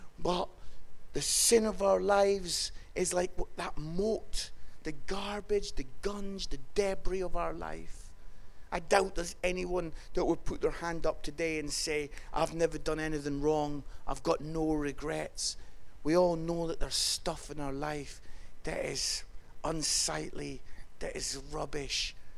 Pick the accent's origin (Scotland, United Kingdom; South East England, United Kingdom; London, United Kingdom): Scotland, United Kingdom; Edinburgh; I'm from Edinburgh, so maybe I love castles